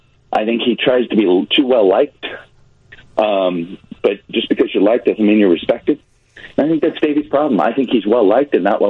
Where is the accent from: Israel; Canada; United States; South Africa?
United States; Morris, Illinois; raised in Grundy County, though, Morris, Illinois.